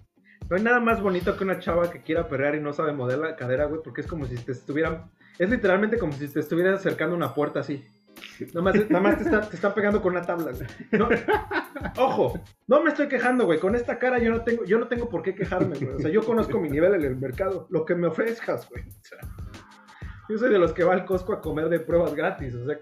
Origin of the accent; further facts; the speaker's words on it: Mexico; En el momento que te dice, ¿de dónde eres? Y tú, de México.